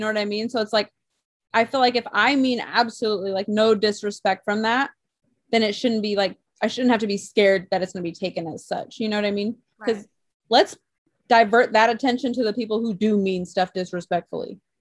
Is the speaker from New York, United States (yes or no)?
no; California, United States; We are from California. We're from a melting pot area.